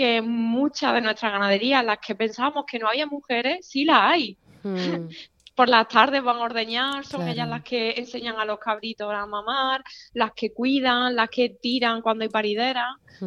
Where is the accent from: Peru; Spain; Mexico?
Spain; Andalusia; de pequeña pues teníamos un rebaño de cabras en mi pueblo, teníamos una quesería artesana en la Sierra Norte de Sevilla. Y pues yo me he criado con animales